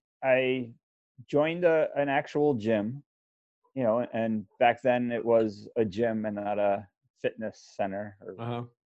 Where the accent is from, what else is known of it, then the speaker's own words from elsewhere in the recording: Long Island, New York, United States; he was from Jersey, I was from Long Island.